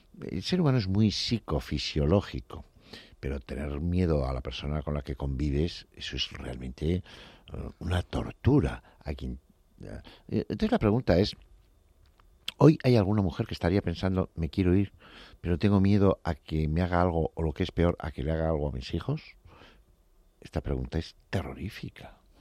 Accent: Pamplona, Navarre, Spain; van a mi tierra, a Pamplona, en los Sanfermines

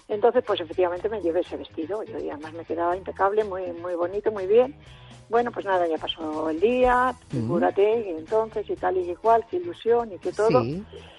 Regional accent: Madrid, Community of Madrid, Spain; now in Toledo, Spain; yo soy de la provincia de Toledo. Soy de Madrid, pero vivo ya hace unos años en un pueblo de Toledo.

